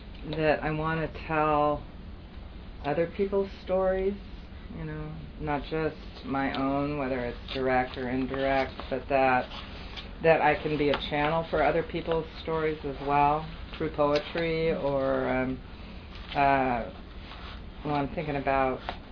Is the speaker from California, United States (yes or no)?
yes; Berkeley, California, United States; I was a crazy teenager growing up in Berkeley in the late 60s